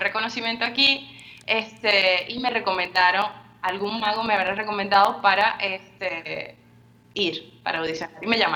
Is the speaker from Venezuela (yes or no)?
yes; Venezuela; moved away as an adult; now in Spain; me fui de Venezuela porque a los 25 años, o sea, hace 4 años me fui.